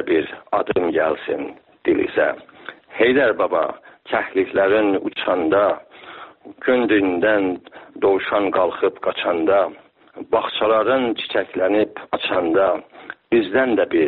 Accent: Iran; born there; به خصوص دریاچه که شهر زادگاه من در کنارش هست، دریاچه ارومیه

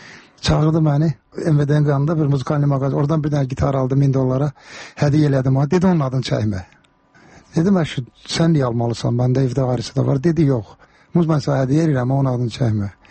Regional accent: Karabakh, Azerbaijan; Məndə zarafatçı Qarabağlıyam

